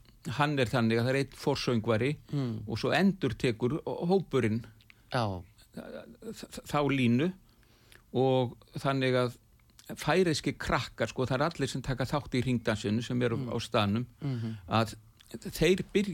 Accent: Northwestern Region, Iceland; Að ég er úr Skagafyrðinu þannig að ég ólst upp við kóra úr öllum áttum.

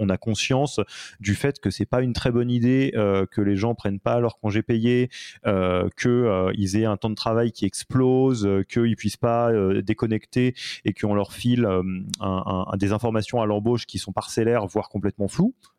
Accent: France; now in Switzerland; j'habite en Suisse, si je suis français de nationalité.

